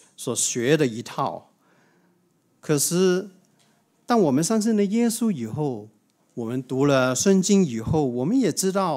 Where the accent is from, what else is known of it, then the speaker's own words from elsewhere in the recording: China; 我们中国人有一句话说，此求不报非什么？非君子。